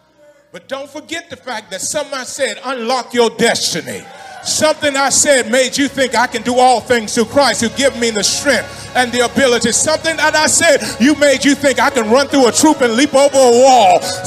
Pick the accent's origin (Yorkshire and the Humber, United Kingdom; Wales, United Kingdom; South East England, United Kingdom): Yorkshire and the Humber, United Kingdom; Bradford; I forgot that I came from Bradford. I forgot that I was raised in a single parent household.